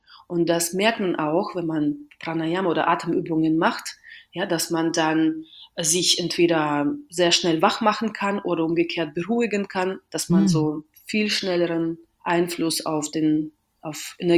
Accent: Western Russia, Russia; ich komme aus Westrussland. Ja. Also quasi aus Russland komme ich schon, aber nicht von der Gegend.

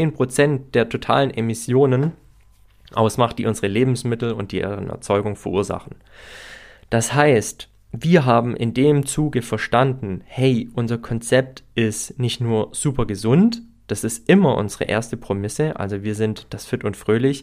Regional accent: Herrenberg, Baden-Württemberg, Germany; an einem Ort in meiner Heimatstadt Herrenberg an unserem Marktplatz

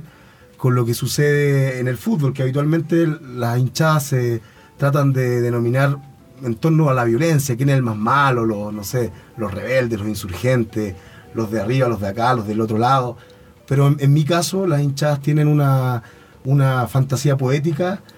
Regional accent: Chile; Sí, efectivamente, yo soy de Chile.

